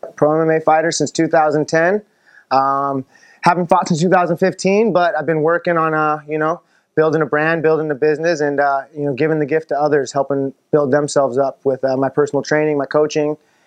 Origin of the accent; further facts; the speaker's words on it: California, United States; I grew up in the South Bay.